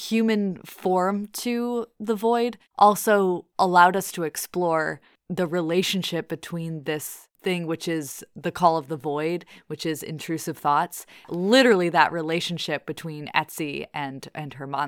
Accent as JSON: {"language": "English", "region": "Michigan", "country": "United States", "said": "So we're from Michigan, but we took a trip to New Orleans and we loved it."}